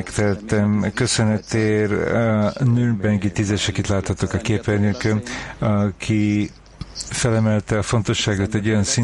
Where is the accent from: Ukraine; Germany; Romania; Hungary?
Germany; Hungarian is a second language; de én német vagyok.